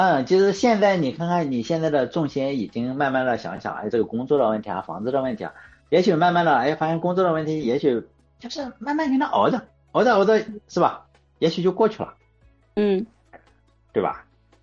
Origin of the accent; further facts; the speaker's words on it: Shandong, China; 我是山东的，我们农村嘛，我是农村，我们农村人的这一种哈